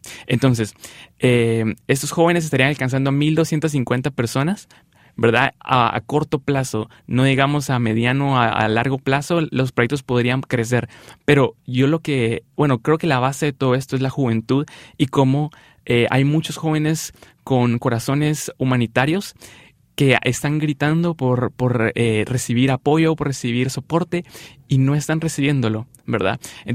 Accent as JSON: {"language": "Spanish", "country": "Guatemala", "said": "En mi país, Guatemala, más del 50% de la población está conformada por jóvenes."}